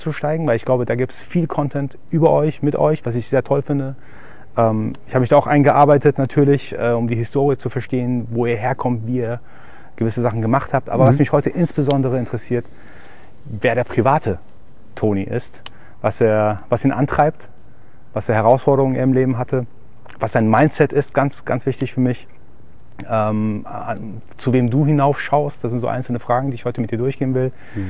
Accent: Heidelberg, Baden-Württemberg, Germany

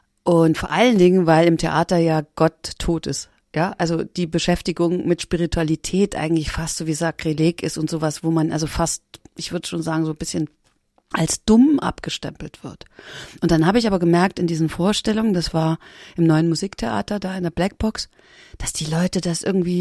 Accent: East Germany, Germany; ich komme aus der DDR und bin aufgewachsen mit Atheismus, ja, Gott ist tot, also Gott ist, also Religion Opium fürs Volk

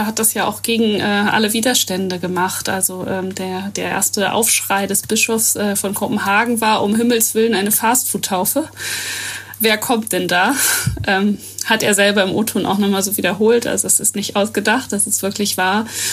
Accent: North Germany, Germany; Vielleicht wir als Norddeutsche noch viel weniger, weil wir vielleicht noch ein bisschen trockener sind

